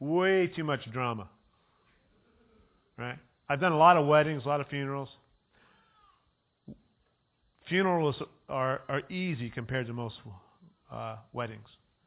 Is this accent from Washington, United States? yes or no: no; Ukiah, California, United States; I grew up in Ukiah in the city of 10,000 Buddhas.